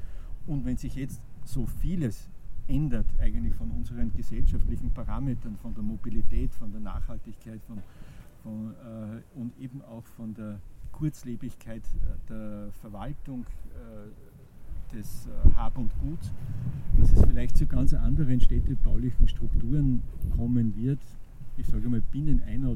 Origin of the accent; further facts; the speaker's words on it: Waidhofen an der Ybbs, Lower Austria, Austria; in meiner Heimatstadt Weidhofen an der Ybbs